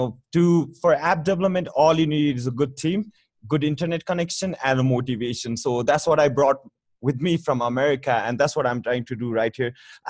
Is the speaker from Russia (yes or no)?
no; Nepal; English is a second language; also born or lived in United States; I'm 24 years old. I was born and raised in Nepal, but I went to United States for my higher education.